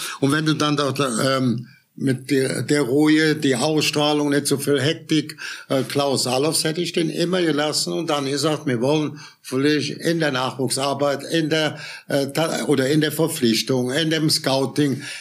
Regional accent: Cologne, North Rhine-Westphalia, Germany; Ich bin ja in der Region auch in Köln groß geworden oder Kölnland.

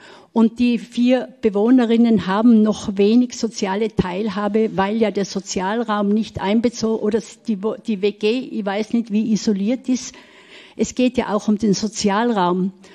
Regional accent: Austria; Ich und meine Nachbarin, wir kommen aus Österreich.

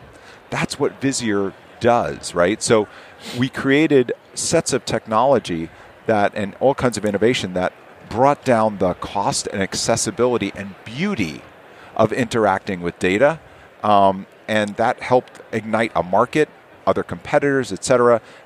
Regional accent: New York, United States; now in Vancouver, Canada; I'm a New Yorker living in Vancouver, British Columbia right now. All so right. I'm a long way from home.

